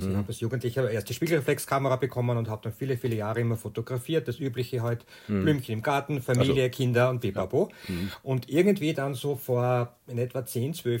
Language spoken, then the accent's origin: German; Graz, Styria, Austria; Ich komme aus Graz und lebe ein 2-3 Kilometer östlich von Graz.